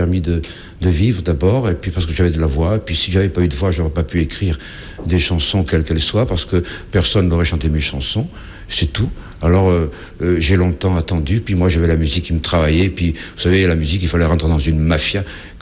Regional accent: Monaco; je suis certainement d'origine italienne, puisque à Monaco, je suis monégasque, et autrefois c'était génois tout ça, et mes grands-parents étaient italiens, sauf ma grand-mère maternelle.

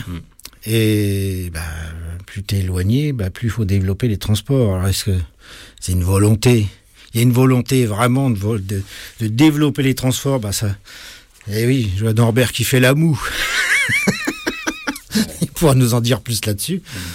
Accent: France; je suis pas originaire de Paris au départ, mais d'un Patelin, qui est à peu près à 80 km de Paris

